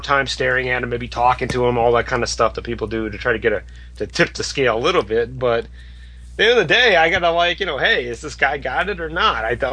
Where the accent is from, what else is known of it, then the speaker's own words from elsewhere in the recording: Cincinnati, Ohio, United States; I was playing 1-2 cash game at the Horseshoe Casino in Cincinnati, my home state.